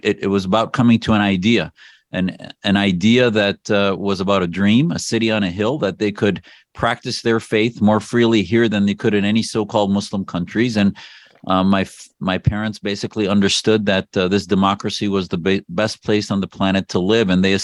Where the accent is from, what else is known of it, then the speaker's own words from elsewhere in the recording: Wisconsin, United States; now in Phoenix, United States; In Phoenix, Arizona. I grew up in Wisconsin originally. My family's from Syria.